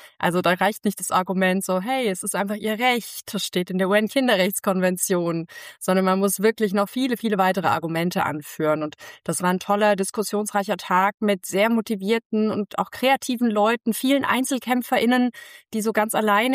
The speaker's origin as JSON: {"language": "German", "region": "Baden-Württemberg", "country": "Germany", "said": "Ich komme aus den Bergen, komme aus dem Schwarzwald und nicht von der Küste."}